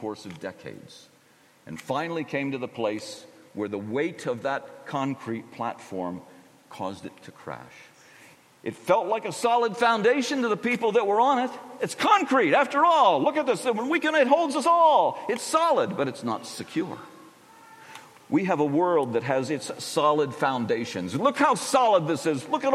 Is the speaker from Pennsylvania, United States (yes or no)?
yes; Philadelphia, Pennsylvania, United States; Not, I don't come from the nightclub, but I'm from the Philadelphia area.